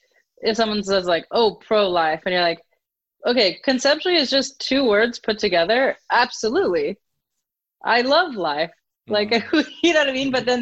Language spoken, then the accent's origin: English; Long Beach, California, United States; also born or lived in Whittier; So I was born in California. I lived there till I was 10, very much in the church.